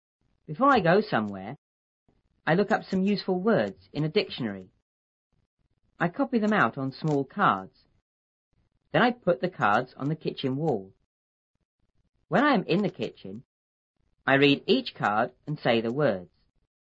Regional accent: India; moved away as an adult; also born or lived in England / Sichuan; No, I was born in India. I lived there until I was 18. Then I went to study in England.

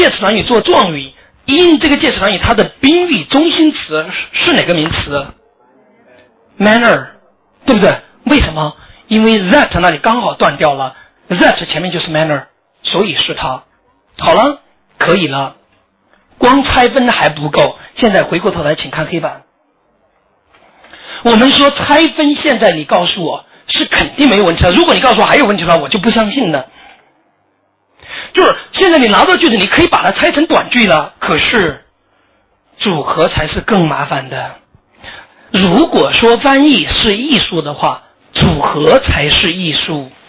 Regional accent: China; 所以这个汉语习惯我们作为中国人你应该知道

